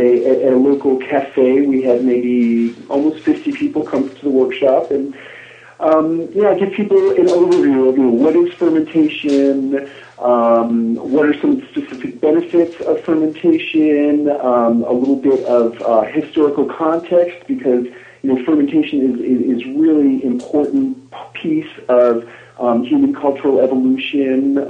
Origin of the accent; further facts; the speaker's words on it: New York, United States; As a kid growing up in New York, sour pickles were my very favorite food